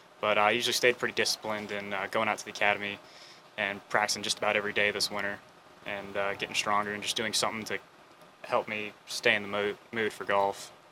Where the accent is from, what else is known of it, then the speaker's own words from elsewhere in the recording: Florida, United States; But, I mean, growing up in Florida, I'd say it was a lot tougher adapting and trying to play golf here.